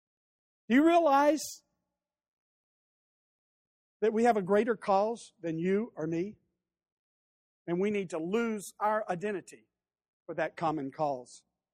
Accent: the South, United States; And some of it has to do with the fact that I grew up in the South, where I lived it.

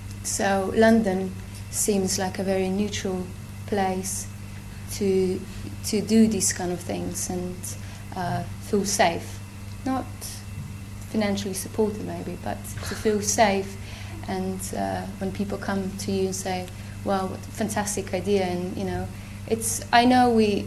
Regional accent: Ljubljana, Slovenia; English is a second language; I'm coming from Ljubljana, Slovenia

